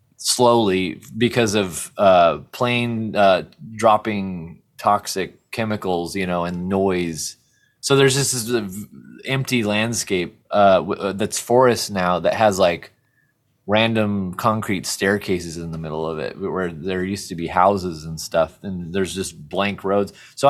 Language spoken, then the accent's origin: English; SeaTac, Washington, United States; Yeah, I grew up in SeaTac, Washington, which is right by the airport and outside Seattle or south of Seattle.